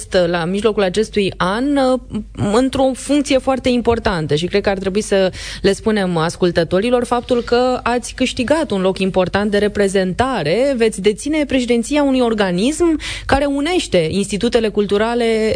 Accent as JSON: {"language": "Romanian", "country": "Romania", "said": "de temperamentul, caracteristicile noastre ca români, să nu ne iubim neapărat."}